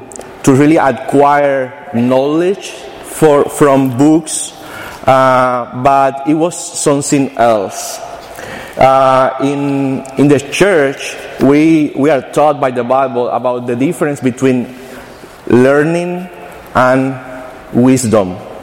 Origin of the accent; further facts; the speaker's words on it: Cuba; Many of you know that I'm from Cuba originally, and I was born in the 80s